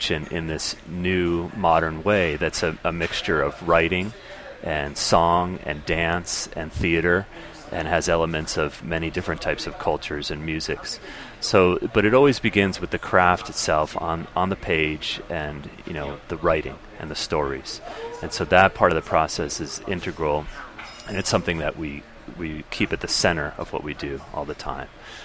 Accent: Navajo Nation, United States; I am from the Navajo Nation.

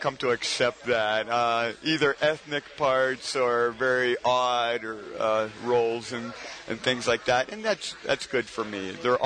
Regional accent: Pittsburgh, Pennsylvania, United States; also born or lived in Italy; So we were the house on the block when I grew up in Pittsburgh.

